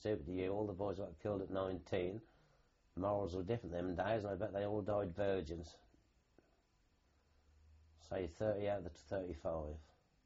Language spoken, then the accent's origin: English; East of England, United Kingdom; we come from Norfolk